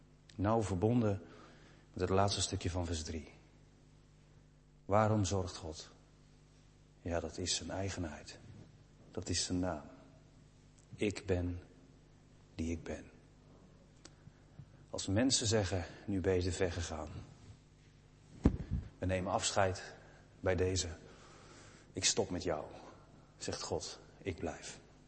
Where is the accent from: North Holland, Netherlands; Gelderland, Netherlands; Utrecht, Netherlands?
Utrecht, Netherlands; Veenendaal; born there; Toen stond hij in Veenendaal, mijn geboorteplaats.